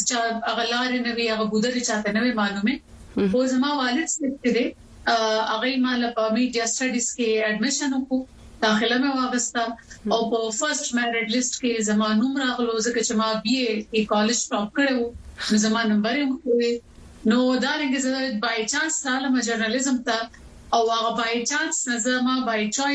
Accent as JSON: {"language": "Pashto", "town": "Peshawar", "region": "Khyber Pakhtunkhwa", "country": "Pakistan", "said": "زما تعلق د خیبر پختونخوا کې د پیښور سره دی. د پیښور د یو علاقې کوم چې د ډیر مشهور صوفي شاعر رحمان بابا د نوم سره تړلی"}